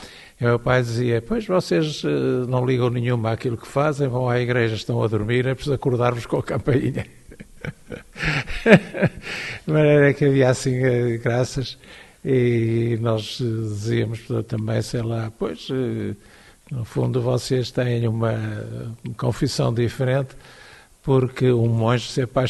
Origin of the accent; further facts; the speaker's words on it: Porto, Portugal; não podia ir para direito, que não havia na minha cidade natal, no Porto.